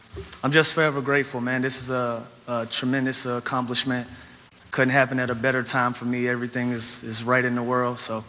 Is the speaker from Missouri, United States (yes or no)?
no; Atlanta, Georgia, United States; You know, my first year in Atlanta, I was in my hometown.